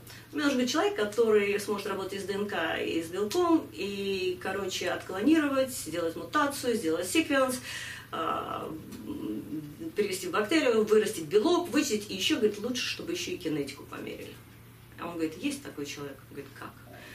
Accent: Moscow, Russia; Я выросла в Москве, закончила Московский университет по специальности биохимия.

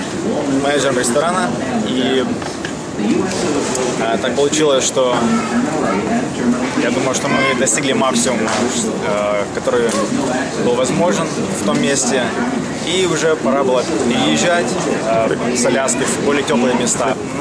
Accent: Sochi, Krasnodar Krai, Russia; moved away as an adult; now in United States; Я сам из России, вырос в Сочи, получил образование в Таганроге.

